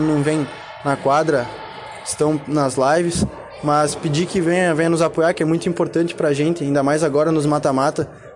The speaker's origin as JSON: {"language": "Portuguese", "town": "Ipê", "region": "Rio Grande do Sul", "country": "Brazil", "tie": "born or raised there", "said": "Eu sou natural da cidade de Ipê, perto de Antônio Prado, Caxias do Sul. Mais fácil dizer Caxias do Sul, que as pessoas conhecem melhor."}